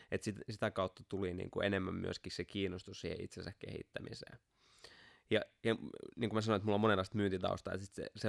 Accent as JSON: {"language": "Finnish", "town": "Multia", "region": "Central Finland", "country": "Finland", "said": "kun mä multialta kotoisin"}